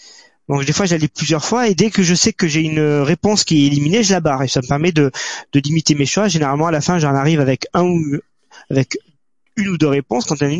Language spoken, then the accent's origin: French; France; Alors moi, j'ai de la chance. En tant que français, je sais pas si c'est pareil au Québec.